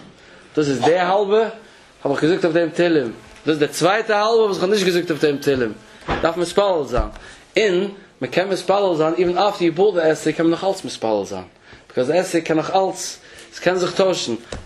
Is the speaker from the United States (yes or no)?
no; England, United Kingdom; Because I'm English, and English, yeah, I said, no, put the English ones.